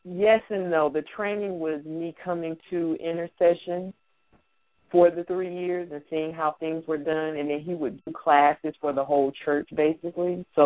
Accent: Florida, United States; now in North Carolina, United States; I'm not from North Carolina. He is. I'm actually from Florida, and I wanted to move back to where my family is because I don't have any family here.

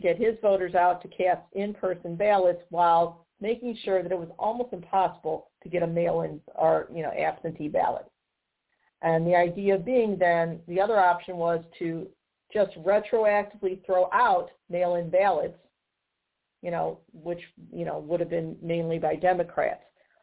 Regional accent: Missouri, United States; Here in my home state of Missouri, you know, it was not too, it was a little bit difficult to get a mail-in ballot

